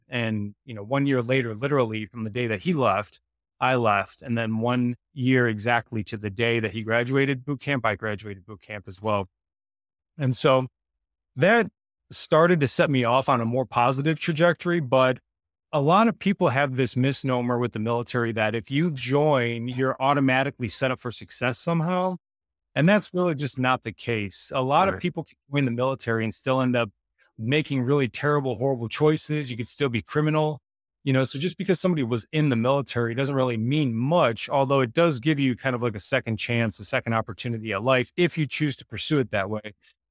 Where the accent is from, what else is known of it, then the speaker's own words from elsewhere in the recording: Illinois, United States; So being raised where I was raised outside of Chicago, like I was saying, there's just a really negative, influential group of older people.